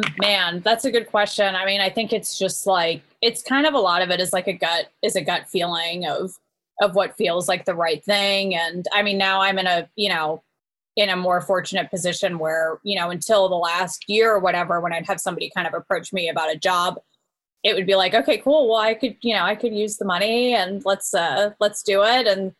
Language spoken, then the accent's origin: English; California, United States; we're both from the same area, Northern California. We're both from Marin County.